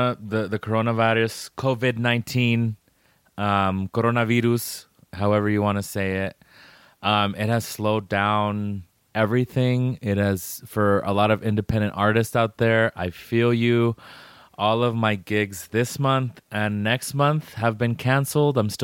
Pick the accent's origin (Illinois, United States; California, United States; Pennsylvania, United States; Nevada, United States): Nevada, United States; Las Vegas; I get to breathe and be by myself in my home town for this long. So I'm just trying to be positive about this because it's very scary, especially here in Vegas when pretty much 95% of my family works in casinos